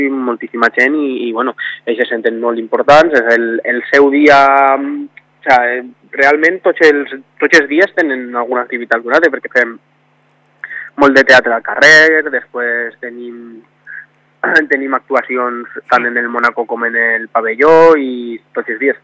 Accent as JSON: {"language": "Catalan", "town": "Onda", "region": "Valencian Community", "country": "Spain", "said": "veuran que, bueno, que com som la gent d'Onda, som la acollidora"}